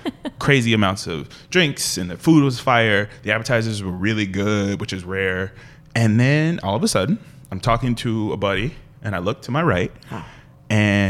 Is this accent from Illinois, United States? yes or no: yes; Chicago, Illinois, United States; I was born in 1985. Yep. I am a product of the 90s Bulls. I'm from Chicago.